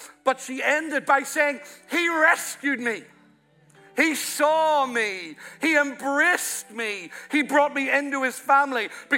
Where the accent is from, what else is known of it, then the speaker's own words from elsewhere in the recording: Ireland; He was Welsh. I'm Irish.